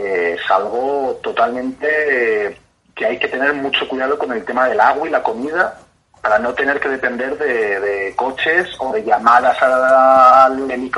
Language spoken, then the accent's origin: Spanish; Spain; Teniendo en cuenta que yo vengo llevando de Europa, yo vengo de España